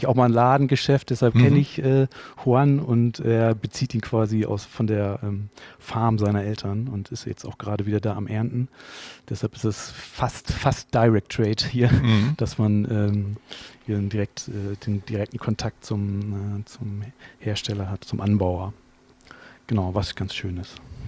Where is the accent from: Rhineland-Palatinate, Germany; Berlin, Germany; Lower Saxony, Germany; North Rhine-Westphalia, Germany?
Lower Saxony, Germany; Cuxhaven; Also ich komme aus Cuxhaven tatsächlich.